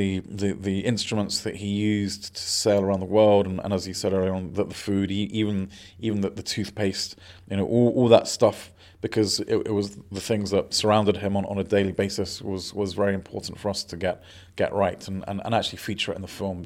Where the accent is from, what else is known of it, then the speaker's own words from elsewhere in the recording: United Kingdom; but we're British, we can do this.